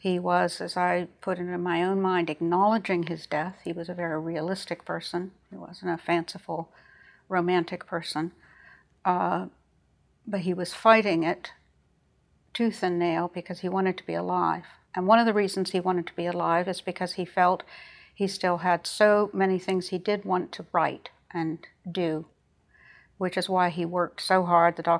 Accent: Switzerland; I was raised entirely in Switzerland as an American citizen.

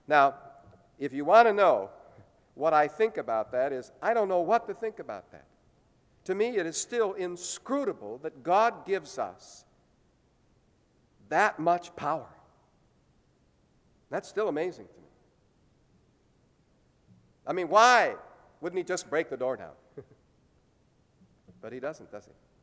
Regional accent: Illinois, United States; The church I grew up in near Chicago had one of these in every Sunday school classroom.

